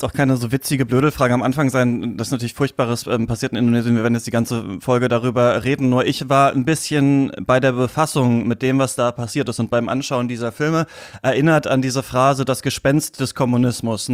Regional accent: Germany; born there; Ich bin ja in der DDR zum Beispiel geboren.

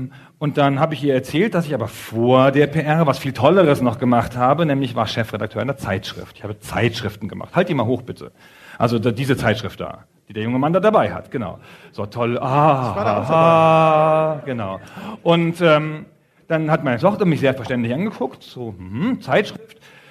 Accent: Bevern, Lower Saxony, Germany; wir kommen zusammen aus Befern in Niedersachsen, in Südniedersachsen.

